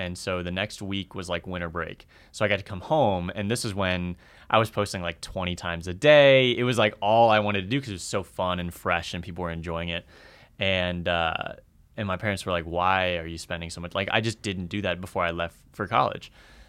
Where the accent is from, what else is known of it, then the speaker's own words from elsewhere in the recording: Virginia, United States; No. I grew up in Northern Virginia and then West Virginia.